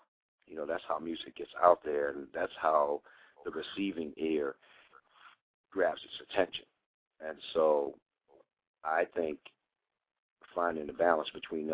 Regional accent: Boston, Massachusetts, United States; moved away as an adult; I was born in Mass General Hospital. Grew up in Dorchester and Jamaica Plain. And, you know, I think I was about 23 when I left.

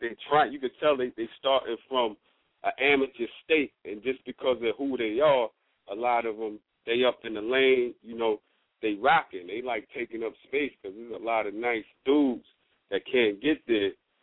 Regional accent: New York, United States; Like, I'm coming from Brooklyn, Bed-Stuy, New York, all my life.

